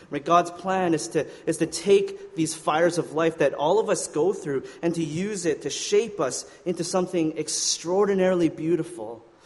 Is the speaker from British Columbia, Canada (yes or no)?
no; Saskatchewan, Canada; I'm not sure. I'm from Saskatchewan, so I don't know all these things.